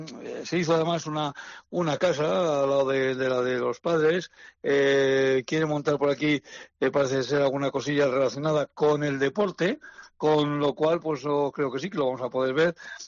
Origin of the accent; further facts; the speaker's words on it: La Guardia, Spain; somos de la misma edad y siempre hemos sido también de como te digo, de Atleti. Entonces, el que alguien de tu pueblo, un pueblo como La Guardia, que apenas somos 1.500 habitantes